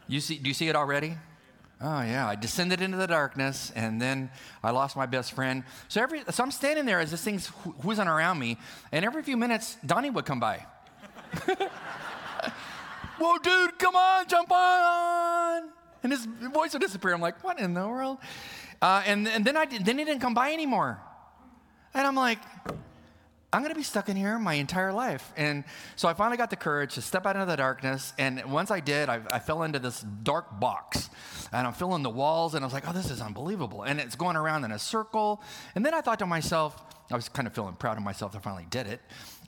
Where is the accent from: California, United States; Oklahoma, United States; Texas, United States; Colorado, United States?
California, United States; El Centro; to the county fair in El Centro, California, where I grew up on the Mexican border.